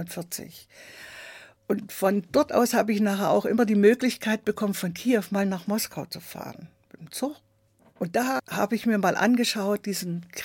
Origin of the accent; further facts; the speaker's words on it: Germany; Und das war ja ein großes Handicap bei uns in der DDR, dass wir seit der 5. Klasse Russisch hatten und im Grunde genommen keiner sprechen konnte